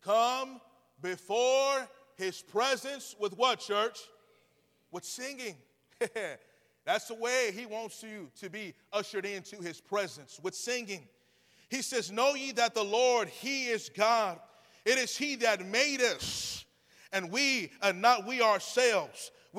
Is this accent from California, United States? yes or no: yes; California, United States; Now, we're from California.